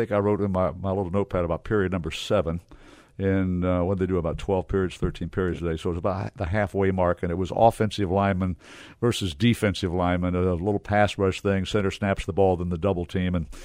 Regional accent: Jacksonville, Florida, United States; You know, I was raised in Jacksonville, so Everbank Stadium is just 10 times better than the old Gator Bowl used to be

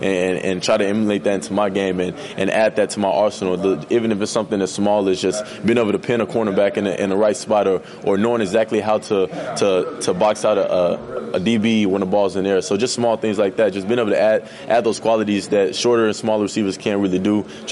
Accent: Brenham, Texas, United States; I mean, I'm from Bluebell, Texas for a lot of times because I tell them Brenham, Texas, they don't know where it is.

